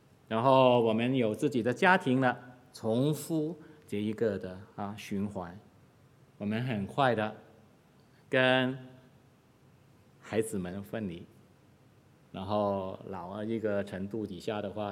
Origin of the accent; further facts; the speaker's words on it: Guangdong, China; Chinese is a second language; 我是广东人